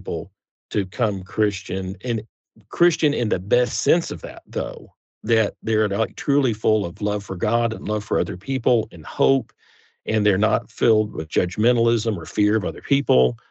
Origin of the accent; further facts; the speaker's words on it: Texas, United States; I grew up in Texas. That's a capital punishment state.